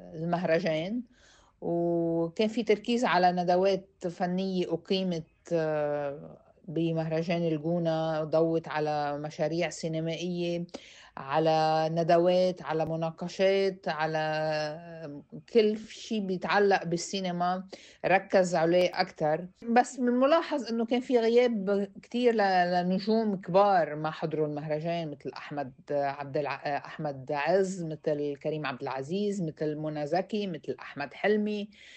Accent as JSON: {"language": "Arabic", "region": "South Governorate", "country": "Lebanon", "lives_now": "Cairo, Egypt", "said": "وأنا جنوبية وقريتي نصها تدمر"}